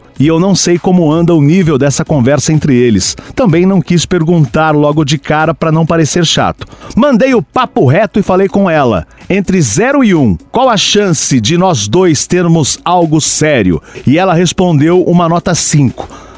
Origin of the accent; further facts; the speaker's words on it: Minas Gerais, Brazil; sou mineiro, 24 anos